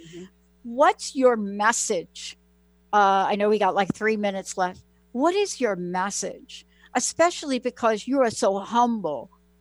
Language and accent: English; New York, United States; but I'm from New York, so I come across a little bit not.